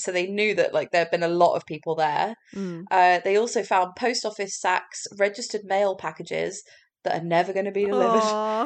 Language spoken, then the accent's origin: English; Andover, South East England, United Kingdom; It's like the closest beach town to Andover, my hometown.